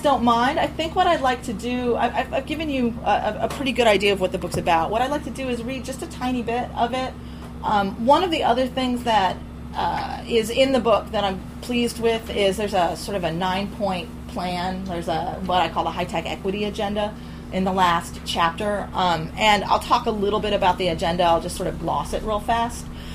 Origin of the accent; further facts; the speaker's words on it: Troy, New York, United States; When I asked women in the YWCA community what advice they would give the mayor of Troy, it's my hometown, about building a more just Tech Valley